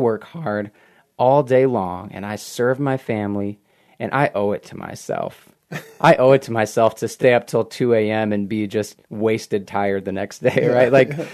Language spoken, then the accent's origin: English; Texas, United States; now in Ann Arbor, United States; And again, I'm originally from South Texas, as I mentioned.